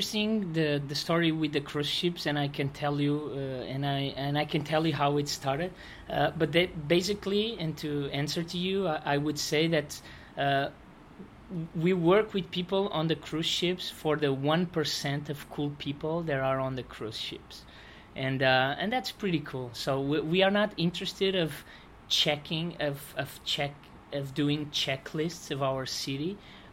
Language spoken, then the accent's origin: English; Lisbon, Portugal; I was born and raised in Lisbon.